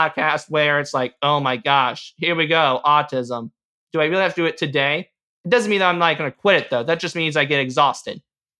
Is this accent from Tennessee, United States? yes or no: no; Owensburg, Indiana, United States; I'm from Owensburg, Indiana